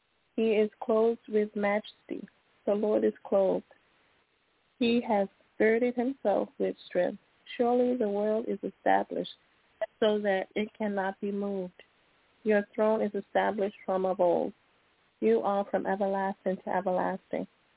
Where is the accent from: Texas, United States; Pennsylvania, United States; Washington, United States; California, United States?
Pennsylvania, United States; from Pennsylvania.